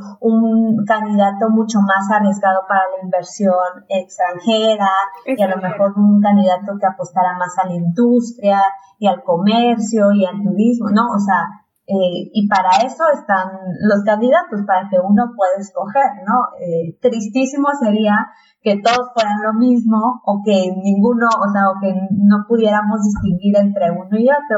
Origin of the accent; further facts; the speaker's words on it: Tabasco, Mexico; venimos del mismo estado, somos tabasqueñas